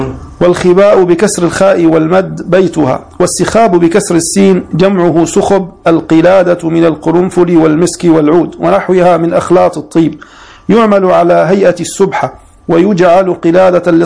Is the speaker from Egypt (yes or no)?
no; Homs, Homs Governorate, Syria; أنا من حمص.